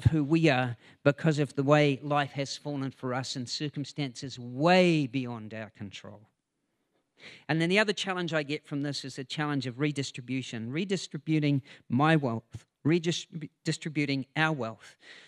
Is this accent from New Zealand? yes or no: yes; New Zealand; born there; is because I was born here in New Zealand.